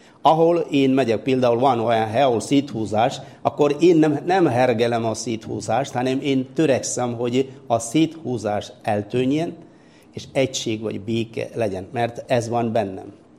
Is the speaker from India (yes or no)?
yes; South India, India; Hungarian is a second language; now in Hungary; Indiai vagyok, Dél-Indiából származom, 23 éve itt szolgálom Magyarországon.